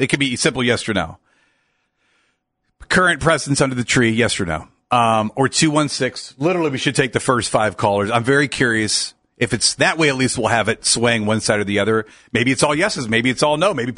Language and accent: English; Akron, Ohio, United States; when I was a kid, born and raised in Firestone Park in Akron, there were no presents under the tree.